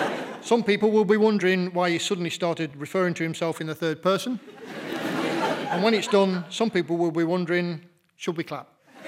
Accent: Nottingham, East Midlands, United Kingdom; As I'm from Nottingham, my poetry has been described as being like Stilton, in that it stinks and it's hard to swallow.

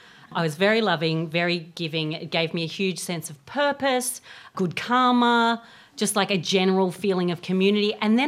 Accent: Australia; moved away; When I moved over here, that really surprised me. I didn't know how to draw a pound sign. Because I'm Australian, we use dollars

